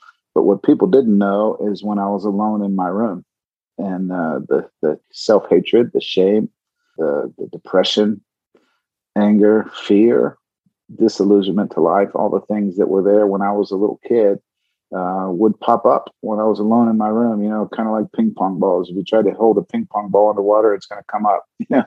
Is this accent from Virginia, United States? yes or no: no; Miami, Florida, United States; also born or lived in Pittsburgh, United States; And by the time I was 5, my dad walked out the door. And we moved from Pittsburgh, Pennsylvania, down to Miami